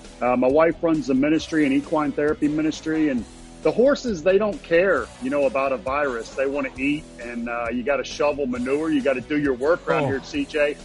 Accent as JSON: {"language": "English", "town": "Louisville", "region": "Kentucky", "country": "United States", "tie": "born or raised there", "said": "So I grew up in Louisville, Kentucky."}